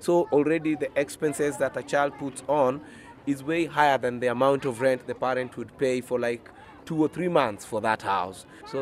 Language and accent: English; Nairobi, Kenya; Growing up in Eastlands, it was too much chaos and too much crime around me and my friends